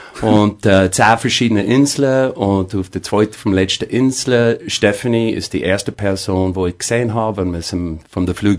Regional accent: Colorado, United States; German is a second language; moved away as an adult; now in Switzerland; Ich komme aus Colorado, USA.

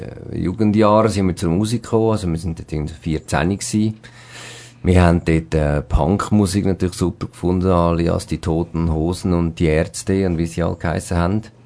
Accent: Zurich, Switzerland; accent: Zurich German; first language Zurich German; German is a second language; aber es ist einfach nicht meine Muttersprache und ich habe einfach gemerkt, ich will in meiner Muttersprache können singen in Zukunft. Habe aber auch gemerkt, bei guten Liedern, das hat also so seine Probleme. Weil ich irgendwie gemerkt habe, es kommt plötzlich irgendwie noch näher, wenn man Zürichdeutsch sing

